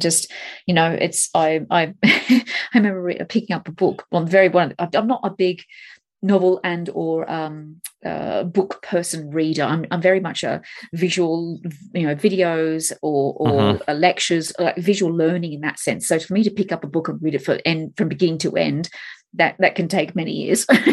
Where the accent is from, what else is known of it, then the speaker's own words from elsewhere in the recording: Australia; I came from Australia.